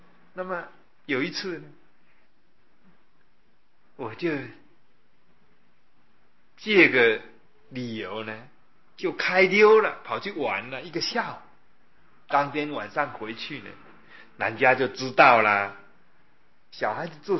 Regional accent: Yilan County, Taiwan; 我说我呢是在乡下长大的，在宜兰的乡下，我家住的地方呢都是果园

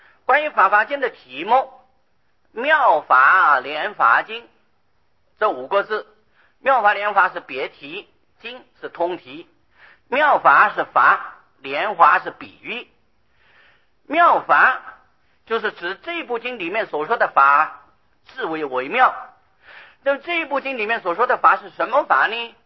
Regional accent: Taiwan; 可是我们台湾人不容易看到雪，冬天下雪啊，我们这里看不到

